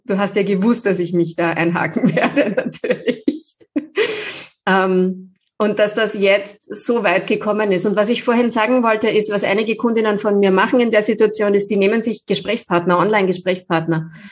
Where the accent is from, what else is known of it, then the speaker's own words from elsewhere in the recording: Vienna, Austria; Bussi Baba, würde man bei uns in Wien sagen.